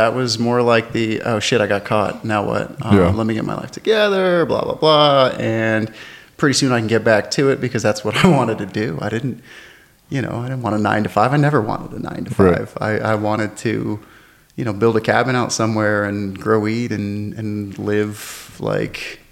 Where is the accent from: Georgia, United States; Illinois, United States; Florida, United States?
Florida, United States; also born or lived in Flagstaff, Arizona; I'm from Florida. I've lived in a lot of places, but I went back to Florida to try to get my stuff together.